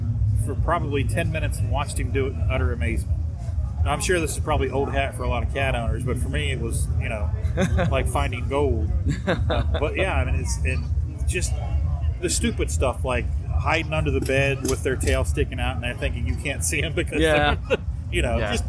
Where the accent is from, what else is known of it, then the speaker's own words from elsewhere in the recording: Cincinnati, Ohio, United States; No, my bad. I'm from Cincinnati, so I like the Bearcats.